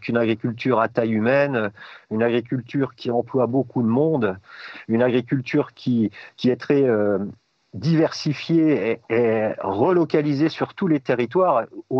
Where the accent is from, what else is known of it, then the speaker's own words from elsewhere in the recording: Centre-Val de Loire, France; comme là, chez nous, dans la Beauce, où on ne trouve que des céréales, qu'il n'y a plus un arbre